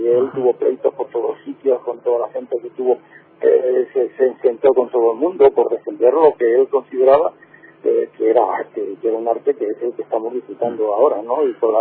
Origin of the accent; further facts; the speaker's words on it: Toledo, Castilla-La Mancha, Spain; yo soy de Toledo